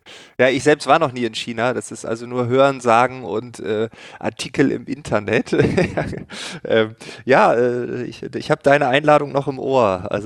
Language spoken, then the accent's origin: German; Lower Saxony, Germany; Ich als Ostfriese habe es nicht einfach in Bayern und ein Bayer in Ostfriesland wird es auch nicht einfach haben.